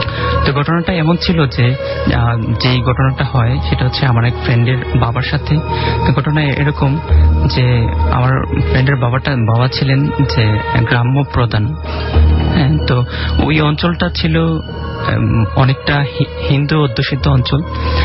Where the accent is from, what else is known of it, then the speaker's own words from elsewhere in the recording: Dhaka, Dhaka Division, Bangladesh; আমি এসেছি পুরান্ডাকা থেকে।